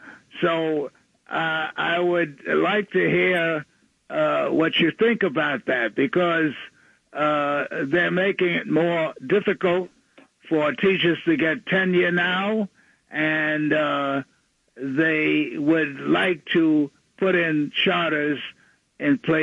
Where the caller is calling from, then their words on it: Brooklyn, New York, United States; from Brooklyn, and I want to talk about teachers.